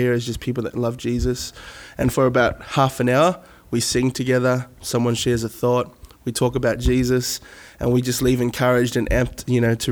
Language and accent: English; New Zealand; I was raised in New Zealand, two little islands south of Australia.